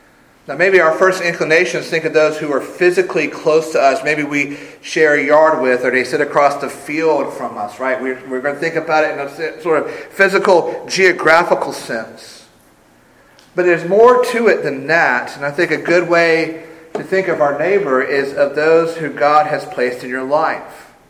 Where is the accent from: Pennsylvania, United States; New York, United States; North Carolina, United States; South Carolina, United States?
South Carolina, United States; Sumter; Both Beth and I were born and raised in larger towns. I'm from Sumter, Beth is from Spartanburg.